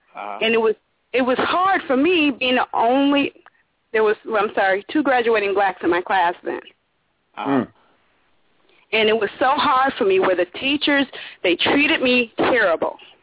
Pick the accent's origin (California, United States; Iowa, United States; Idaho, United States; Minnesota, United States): Minnesota, United States; moved away; I'm from Minnesota, but I don't live there anymore.